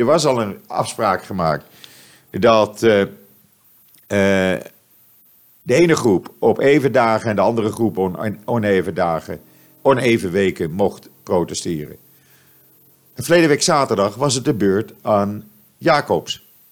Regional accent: Amsterdam, North Holland, Netherlands; born there; Amsterdam is van iedereen. En als het GroenLinks-bestuur van mijn geboortestad dat anders ziet

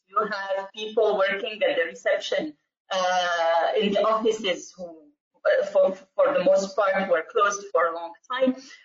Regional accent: Morocco; I grew up in Morocco.

